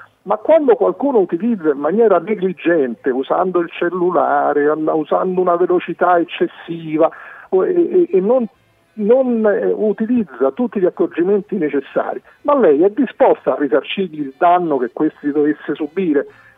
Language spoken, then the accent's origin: Italian; Rome, Lazio, Italy; come ha detto lei sono romano